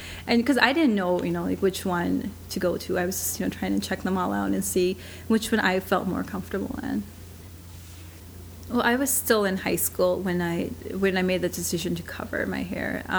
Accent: Iowa, United States; I think my interest in civil rights came from my childhood. You know, just growing up in Iowa, you know, we had a lot of, you know, great, friendly neighbors

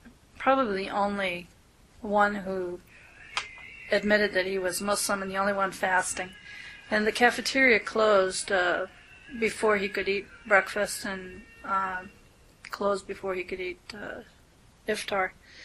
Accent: New England, United States; I was brought up in New England in a very Christian area. I was brought up by Christian parents.

